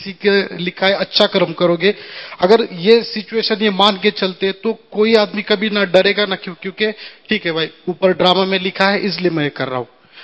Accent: Mumbai, Maharashtra, India; मैं मुंबई से हूँ … रेलवे से हूँ।

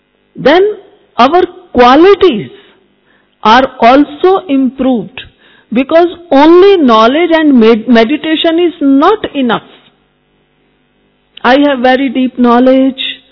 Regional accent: Jaipur, Rajasthan, India; I am from Jaipur and I am a Raj Yogi.

